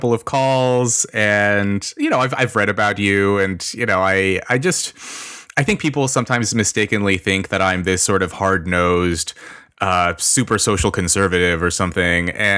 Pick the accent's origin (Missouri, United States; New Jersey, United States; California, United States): California, United States; Los Angeles; I was born into poverty in Los Angeles.